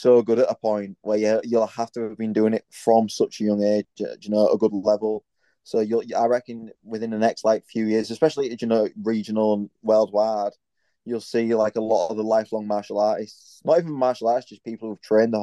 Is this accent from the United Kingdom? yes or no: yes; Hull, Yorkshire and the Humber, United Kingdom; So obviously I'm from Hull, and in Hull you have like football or rugby.